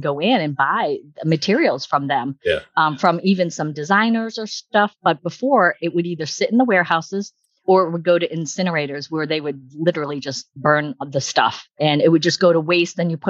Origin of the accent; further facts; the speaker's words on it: Hudson, Massachusetts, United States; I'm actually from Hudson, Mass. I own the house I grew up in still.